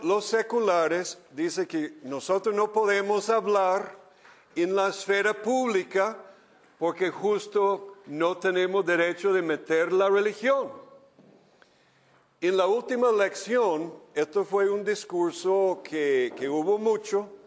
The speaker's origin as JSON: {"language": "Spanish", "country": "Costa Rica", "said": "Porque hay que preguntar entonces, como costarricense"}